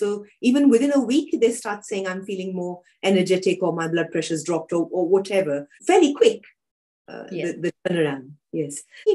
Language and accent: English; India; as an Indian person, you grow up with dairy, you grow up with a glass of milk